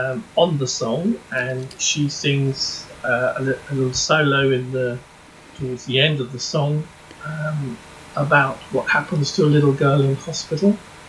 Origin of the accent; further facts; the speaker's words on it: Woking, South East England, United Kingdom; I'm actually from Woking, Westfield, right, to be precise.